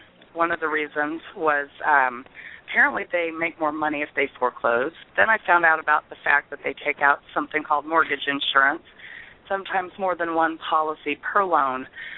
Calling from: Missouri, United States; I'm calling from Missouri.

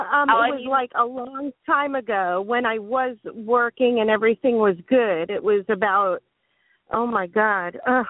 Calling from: Florida, United States; Florida, opposite of Alaska.

